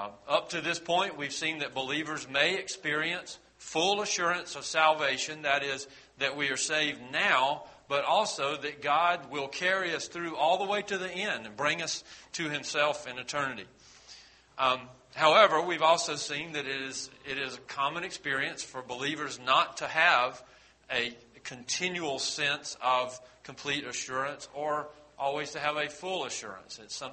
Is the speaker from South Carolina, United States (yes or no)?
yes; South Carolina, United States; born there; This was issued by the state of South Carolina, first of all, but also says that I was born in Greenwood County.